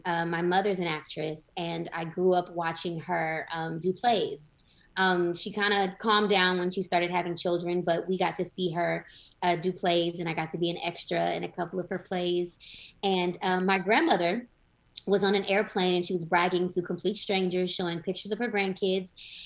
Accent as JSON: {"language": "English", "town": "Los Angeles", "region": "California", "country": "United States", "said": "Well, it's crazy because I'm from LA."}